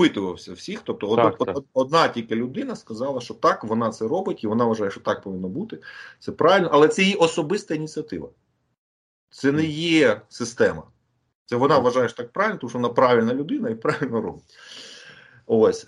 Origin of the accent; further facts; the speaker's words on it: Vinnytsia, Vinnytsia Oblast, Ukraine; now in Kyiv, Ukraine; я сам вінничанин, ну, у вінницьких там своїх колег і так далі. В Києві, ну от я зараз там фізично в Києві знаходжуся.